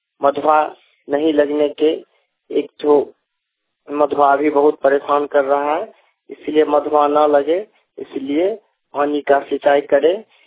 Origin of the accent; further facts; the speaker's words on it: Bihar, India; Mobile पानी से बिहार मधुबनी जिला सोराट का रहने वाला हूँ।